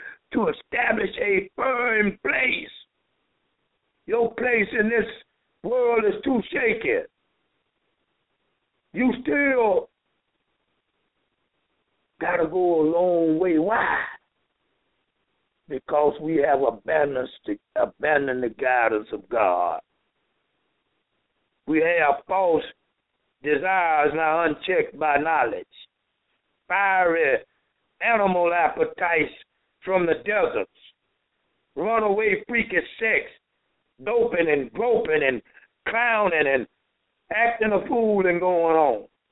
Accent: the South, United States; I never saw a Quran, never even heard of a Quran when I grew up in Jim Crow South.

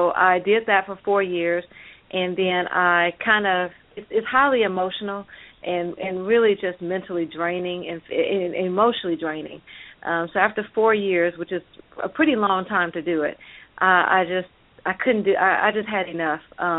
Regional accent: Alabama, United States; also born or lived in Vietnam; I was born in Vietnam, but I was raised in Alabama. Went to Jacksonville State University in Alabama

